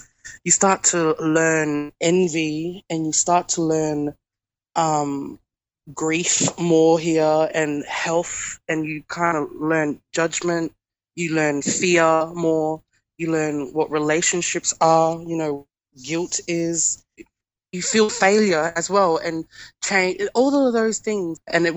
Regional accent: Mimili, South Australia, Australia; I'm from Mimuli community and I am a Pidgin Dada Yang Kundera speaker.

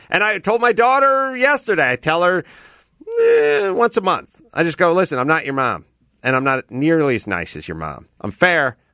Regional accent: California, United States; I grew up in the Valley

